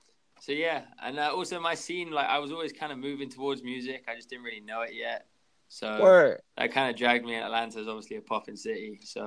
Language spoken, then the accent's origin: English; London, United Kingdom; also born or lived in El Salvador; so I grew up in London, England. Actually, yes, that's not true. I spent 2 years in El Salvador living there because my mom's from there. Then when I turned three, we came back to London.